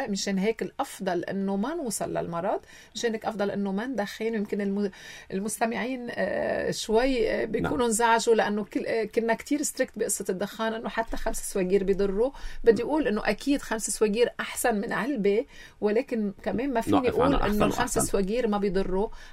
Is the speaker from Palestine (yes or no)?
no; Lebanon; عندنا بلبنان